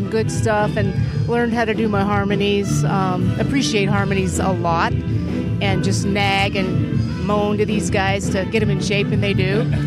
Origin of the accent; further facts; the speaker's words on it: Wickenburg, Arizona, United States; I was born in Phoenix, Arizona, and then I grew up in Wickenburg, Arizona.